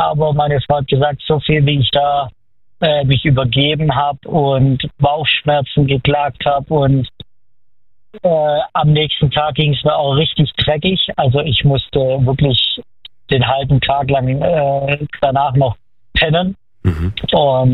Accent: Calw, Baden-Württemberg, Germany; Aus Calw.

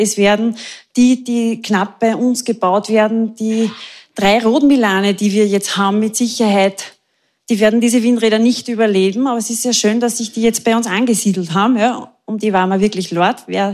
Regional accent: Grünbach, Upper Austria, Austria; ich bin aus Grünbach bei Freistadt.

